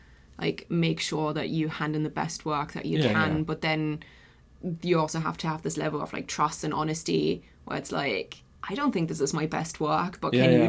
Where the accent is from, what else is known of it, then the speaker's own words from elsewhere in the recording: Germany; Because obviously I'm from Germany